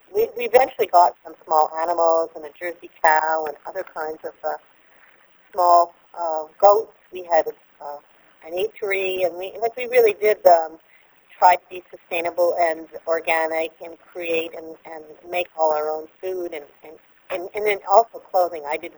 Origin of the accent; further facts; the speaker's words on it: Toronto, Ontario, Canada; also born or lived in Winnipeg / Montreal / Prince Edward Island; But I'm a Torontonian. My whole family was here and has been here.